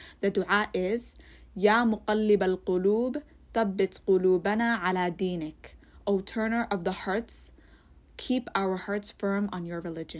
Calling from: Toronto, Ontario, Canada; I'm a listener from Toronto.

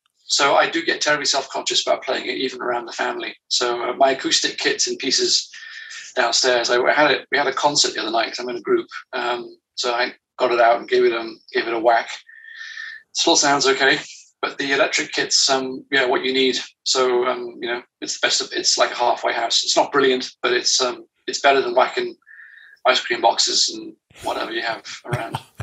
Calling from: France; So one thing to let you know about, I'm dialing in from France, a wonderful country. Wine shops are a national treasure, Wi-Fi less so.

